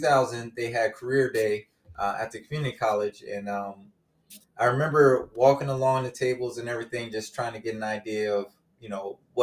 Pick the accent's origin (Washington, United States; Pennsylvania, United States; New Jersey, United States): New Jersey, United States; Camden; I'm originally from Camden, New Jersey. If most of you know that area, it's a bit rough.